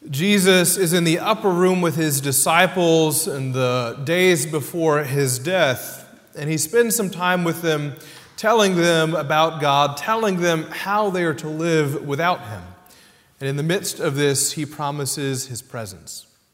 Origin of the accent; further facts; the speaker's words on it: Atlanta, Georgia, United States; also born or lived in the Carolinas; We grew up in Atlanta and the Carolinas and would drive to visit grandparents and cousins in Memphis and in Texas.